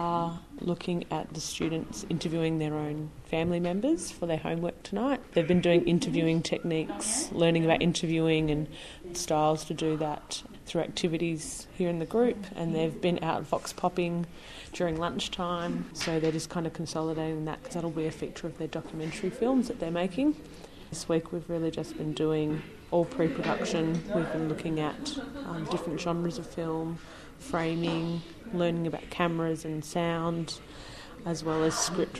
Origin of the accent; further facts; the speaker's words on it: Melbourne, Victoria, Australia; we're not from here, we're from Melbourne